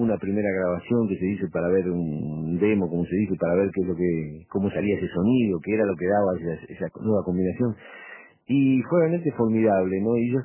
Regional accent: Uruguay; yo soy uruguayo.

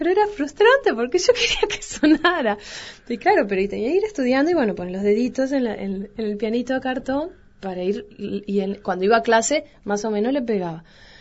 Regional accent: Ecuador; also born or lived in Peru; mis viejos estaban exiliados. Y yo nací en el Perú y vivíamos en Ecuador, como 10 años vivimos.

